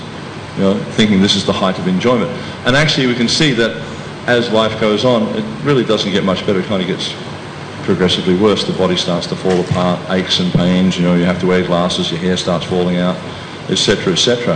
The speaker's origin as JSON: {"language": "English", "country": "Australia", "said": "As I mentioned, you know, I come from Australia"}